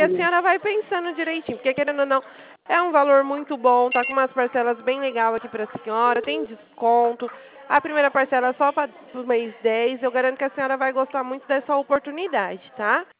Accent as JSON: {"language": "Portuguese", "town": "Palmas", "region": "Tocantins", "country": "Brazil", "said": "Isso, eu sou aqui da cidade de Palmas"}